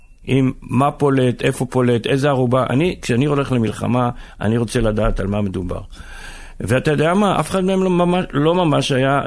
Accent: Haifa District, Israel; מה חי? אני נולדתי פה.

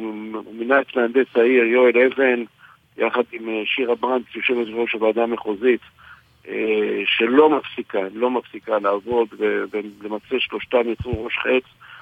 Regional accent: Haifa, Haifa District, Israel; born or raised there

